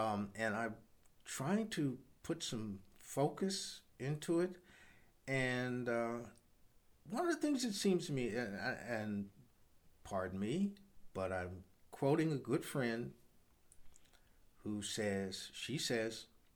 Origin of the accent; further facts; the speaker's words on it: Midwest, United States; because I grew up in the Midwest